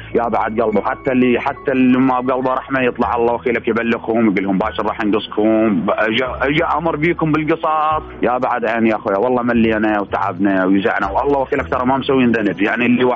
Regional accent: Iraq; يعني هم اخوتكم احنا عراقيين وهم واحد

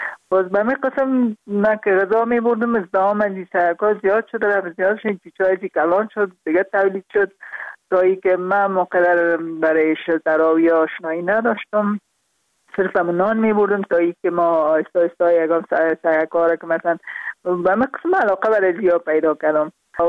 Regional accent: Parwan, Afghanistan; also born or lived in Kabul

